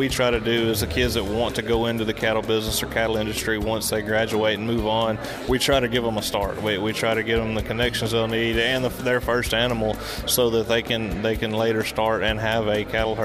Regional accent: Walker County, United States; Well, I was raised there. I was born and raised there in Walker County and came through the fair.

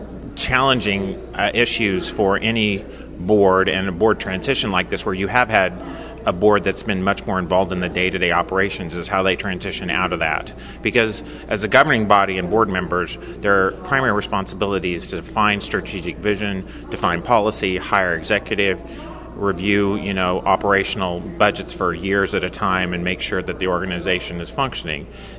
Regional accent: Kansas, United States; Yeah, I grew up in Kansas. I have my education from KU and K-State

